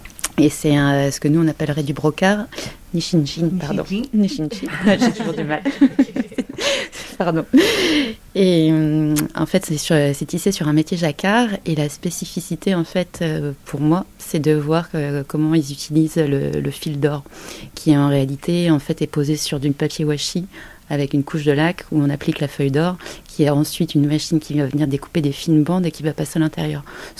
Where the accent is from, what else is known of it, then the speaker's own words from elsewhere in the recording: France; je suis une Française qui parle du Japon sans jamais avoir bougé.